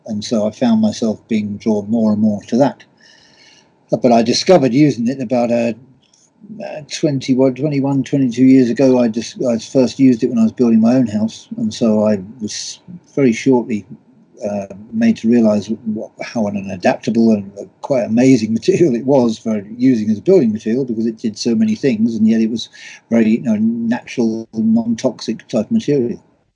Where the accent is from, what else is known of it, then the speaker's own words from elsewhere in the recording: England, United Kingdom; now in Ireland; I'm an Englishman that lives in Ireland and has done for the last 47 years of my life.